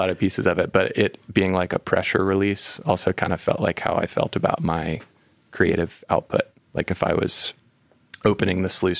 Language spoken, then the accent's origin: English; Winston-Salem, North Carolina, United States; I grew up in Winston, and I remember coming back and like being in the community college parking lot in Winston-Salem